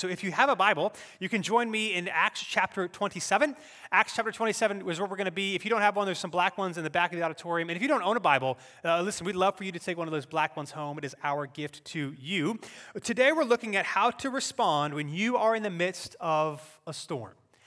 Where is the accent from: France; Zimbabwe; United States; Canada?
United States; Cary, North Carolina; I grew up in the Cary, Raleigh area, and so there's been a couple of hurricanes in my life that I've been a part of.